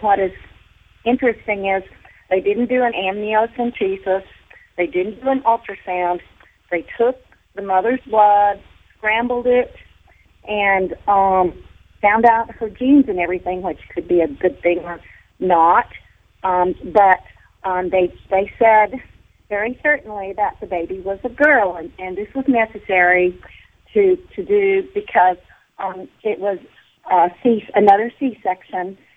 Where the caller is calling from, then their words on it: Tulsa, Oklahoma, United States; Tulsa, originally.